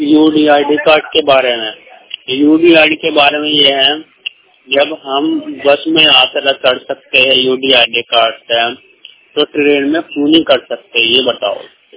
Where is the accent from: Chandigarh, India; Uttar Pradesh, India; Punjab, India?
Uttar Pradesh, India; Meerut; मैं मेरठ का रहने वाला हूँ।